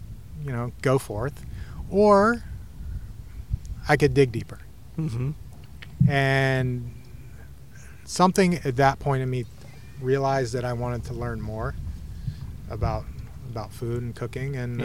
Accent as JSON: {"language": "English", "town": "Greensboro", "region": "North Carolina", "country": "United States", "tie": "born or raised there", "said": "And then I left and I came back and to my hometown of Greensboro, where my mom was an art professor at a small liberal arts Quaker college called Guilford College."}